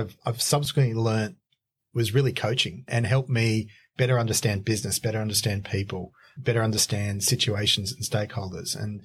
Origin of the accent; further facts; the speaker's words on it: Wollongong, New South Wales, Australia; I'm from Wollongong. So it was a ticket out of Wollongong